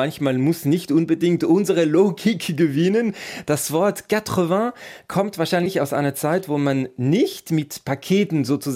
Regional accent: Vaud, Switzerland; Ich bin zum Beispiel in Waadt aufgewachsen, Regi. Ich habe also immer «oui donc» gesagt.

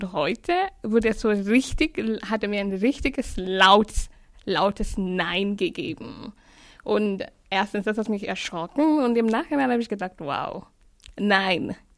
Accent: Kenya; Oh ja, ich bin in Kenia geboren und dort bin ich auch aufgewachsen, ja.

